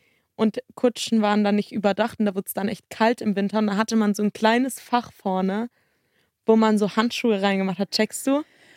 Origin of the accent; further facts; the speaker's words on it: Karlsruhe, Baden-Württemberg, Germany; now in Cologne, Germany; wir kommen ja eigentlich aus Karlsruhe.